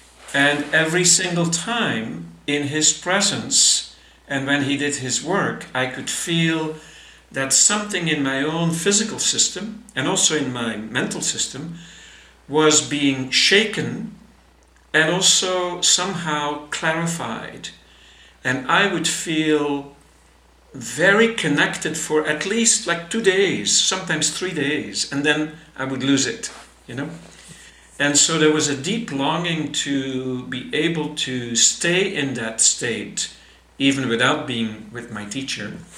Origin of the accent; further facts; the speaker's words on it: Belgium; So I was living in my home country at the time in Belgium.